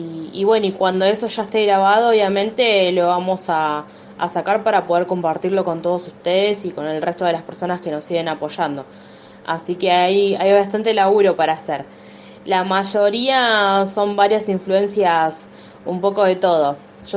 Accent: Lomas de Zamora, Buenos Aires Province, Argentina; Somos de Buenos Aires, yo soy de Lomas de Zamora y el resto de los chicos es de La Plata y Quilmes.

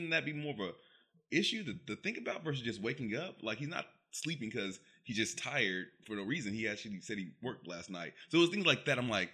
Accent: Oklahoma, United States; And by the way, growing up in Oklahoma, like I think about social issues and I think about like how things are portrayed or how people like interact with like social issues.

